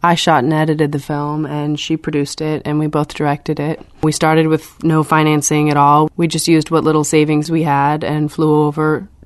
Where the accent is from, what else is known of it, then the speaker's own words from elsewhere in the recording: United States; I'm from the United States